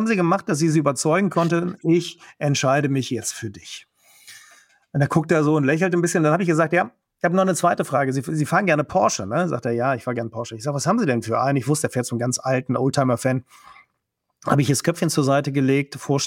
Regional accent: Cologne, North Rhine-Westphalia, Germany; Ich komme aus Köln.

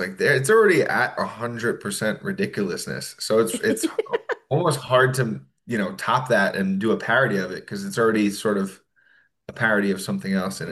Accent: New York, United States; and I grew up in New York, so a lot of great pizza spots.

